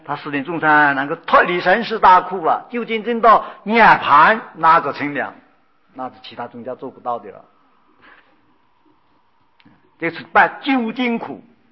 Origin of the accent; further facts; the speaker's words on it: China; 这是我们中国人所讲的啊。